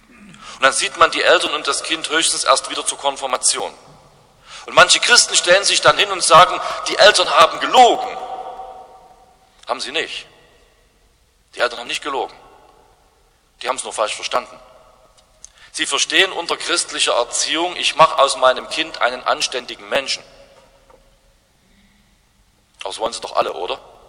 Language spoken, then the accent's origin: German; Saxony, Germany; Es gibt ja ein Wort, zumindest bei uns in Sachsen, mit dem man alles Neue verhindern kann.